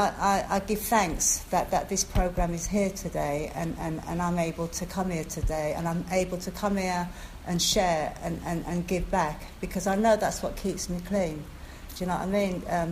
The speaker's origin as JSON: {"language": "English", "region": "Yorkshire and the Humber", "country": "United Kingdom", "tie": "born or raised there", "also_born_or_lived": "London", "said": "my dad was a punter, and I was born in London. And when I was young, my dad stopped paying my mum for sex, so my grandmother ended up taking my mother back to Yorkshire, and I ended up a mixed race, right?"}